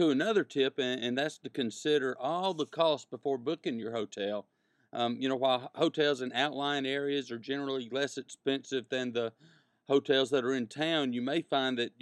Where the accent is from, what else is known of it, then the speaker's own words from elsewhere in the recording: the South, United States; And yes, I did end my sentence with a preposition, but we're up against a break and I'm from the South, so it's okay.